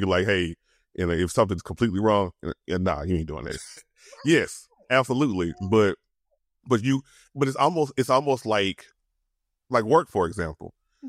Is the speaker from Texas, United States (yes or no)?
no; Louisiana, United States; I'm sorry, I'm from Louisiana. I'm country. That's what we do.